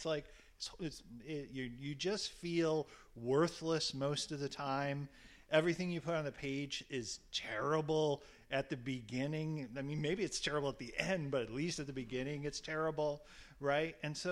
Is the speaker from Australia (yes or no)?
no; Buffalo, New York, United States; the racist massacre at Top Supermarket in Buffalo, my hometown.